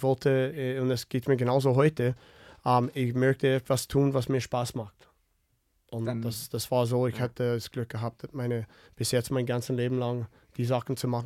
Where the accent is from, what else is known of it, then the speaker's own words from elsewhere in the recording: Winnipeg, Manitoba, Canada; German is a second language; Ich komme aus Winnipeg